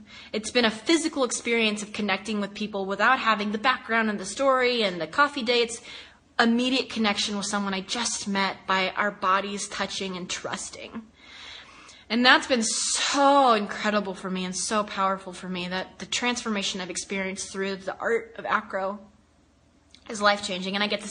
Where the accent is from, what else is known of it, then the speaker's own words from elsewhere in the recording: the South, United States; I was raised in the South, by the way, so it's probably different all over the place, but being raised by a very conservative Baptist family in the South.